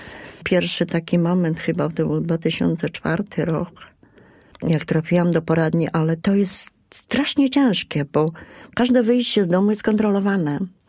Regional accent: Poznań, Greater Poland Voivodeship, Poland; moved away as an adult; now in Opole Voivodeship, Poland; Jesteśmy z Poznania, spod Poznania, czyli z Wielkopolski. I tu długo nie umiałam się zadomowić.

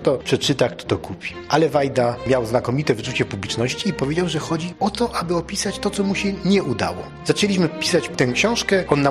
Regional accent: Kraków, Lesser Poland, Poland; A że jesteśmy z Krakowa, to nas bardzo zafrapowało pierwsze zdanie

